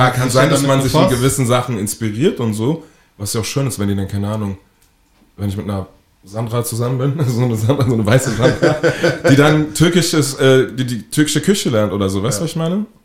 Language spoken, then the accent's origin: German; Hanau, Hesse, Germany; Oder in Frankfurt da, aus der Ecke, wo ich herkomme, aus Hanau.